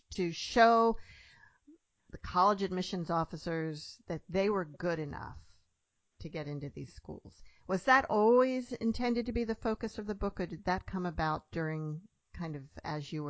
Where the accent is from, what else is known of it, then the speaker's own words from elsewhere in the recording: Pennsylvania, United States; I grew up partially in Lancaster County, Pennsylvania, which isn't too far from there.